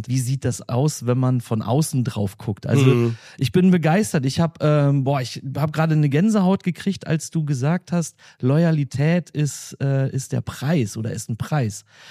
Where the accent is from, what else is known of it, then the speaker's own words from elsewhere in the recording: Schepsdorf, Lower Saxony, Germany; Schepsdorf, meine Heimat, ist halt wirklich so ein ganz, ganz kleiner Ort. Wir haben knapp über 2.000 Einwohner